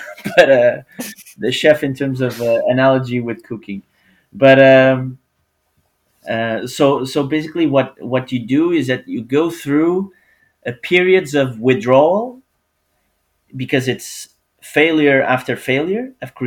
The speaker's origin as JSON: {"language": "English", "country": "Portugal", "also_born_or_lived": "Canada", "second_language": "English", "moved": "as an adult", "lives_now": "United States", "said": "when I moved from Canada to the US, I just give a practical example. I moved in April. Mm-hmm. And I wanted to have a vacation in August, because that's what we do in Portugal."}